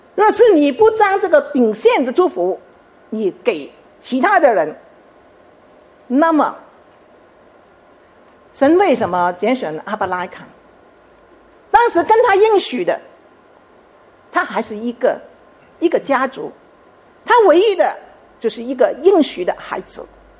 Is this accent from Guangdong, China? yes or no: yes; Chaozhou, Guangdong, China; 因为我们是潮州人，我们是潮州教会。